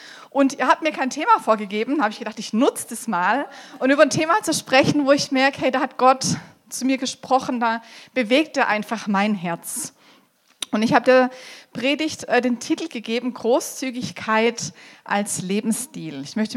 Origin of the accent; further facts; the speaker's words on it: Rot am See, Baden-Württemberg, Germany; ich komme aus Roth am See, bin dort eine der Pastoren in der Ekklesia.